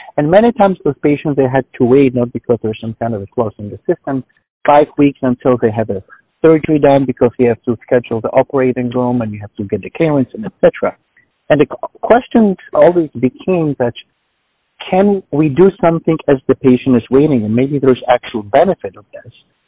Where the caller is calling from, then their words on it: New York City, New York, United States; So I'm speaking from New York City, so it's afternoon.